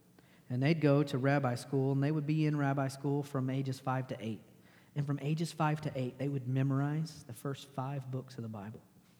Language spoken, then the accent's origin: English; Texas, United States; And I'm from Texas where it gets hot, but not really hot.